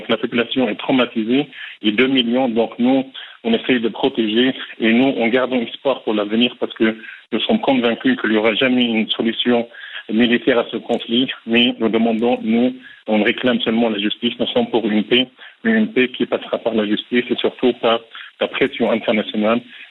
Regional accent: Gaza, Gaza Strip, Palestine; French is a second language; moi je suis citoyen de Gaza

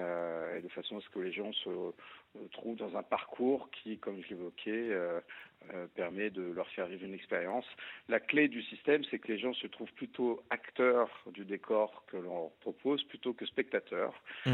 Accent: France

